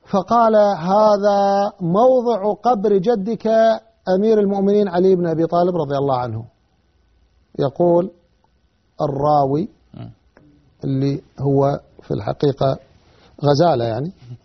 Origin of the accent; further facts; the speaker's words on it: Iraq; واحنا عندنا بالعراق يقول هذول يقرون له غزالات